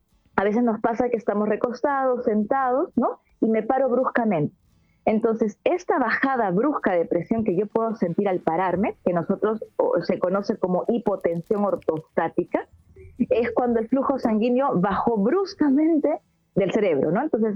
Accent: Lima, Peru; Mire, yo soy de Lima, Perú, pero en esta oportunidad, pues, soy misionera, pero me tocó quedarme aquí en Lima por un tiempito.

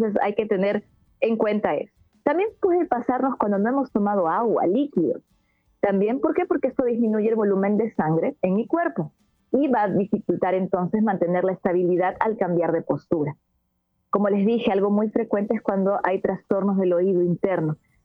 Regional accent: Lima, Peru; Mire, yo soy de Lima, Perú, pero en esta oportunidad, pues, soy misionera, pero me tocó quedarme aquí en Lima por un tiempito.

